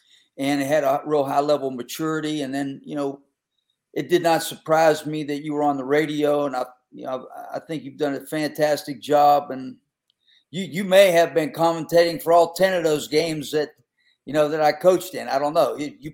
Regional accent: Pennsylvania, United States; Like, you know, I grew up in Western PA. You know, both my grandfathers were coal miners. My whole family's nothing but blue collar. I worked in the steel mill growing up in the summertime.

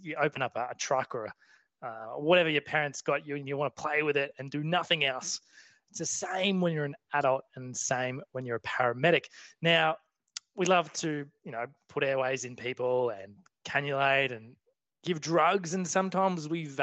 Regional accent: Australia; I'm from Australia.

